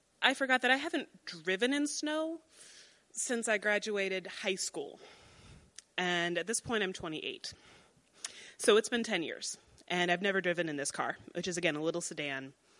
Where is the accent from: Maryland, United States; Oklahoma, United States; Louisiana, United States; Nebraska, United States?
Nebraska, United States; I'm originally from Nebraska. I'm sure that's on everyone's travel itineraries.